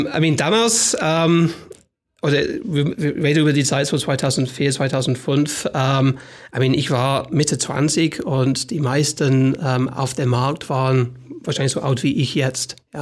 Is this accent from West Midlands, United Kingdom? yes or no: yes; Birmingham, West Midlands, United Kingdom; weil ich komme an sich aus der Region Birmingham, wo meine ganze Familie und Freunde sind.